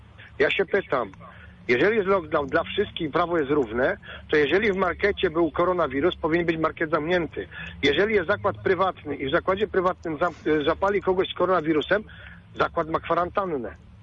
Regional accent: Greater Poland Voivodeship, Poland; Nie jestem mieszkańcem Poznania, bo jestem wielkopolaninem, nie?

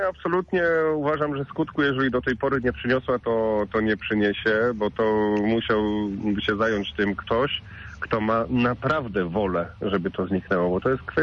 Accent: Poznań, Greater Poland Voivodeship, Poland; born there; jako poznaniak z urodzenia lubiłem chodzić na stary rynek.

